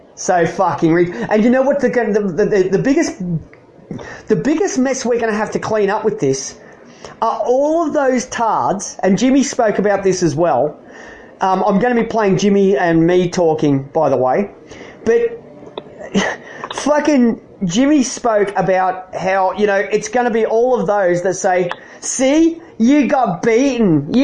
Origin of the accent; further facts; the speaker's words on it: Australia; Because Australia, I'll tell you right now, being an Australian, I've known since a young boy that everything that happened in America, it comes over to here in Australia and we follow it.